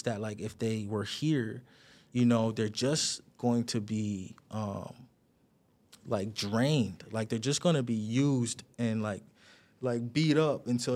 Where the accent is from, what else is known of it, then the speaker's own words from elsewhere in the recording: Toronto, Ontario, Canada; I'm an artist from Toronto